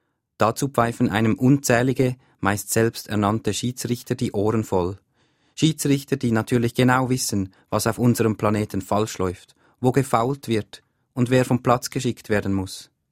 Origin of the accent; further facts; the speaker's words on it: Zurich, Switzerland; now in Bern, Switzerland; Ich bin im Raum Zürich geboren und aufgewachsen. Seit einigen Jahren aber lebe ich im Kanton Bern.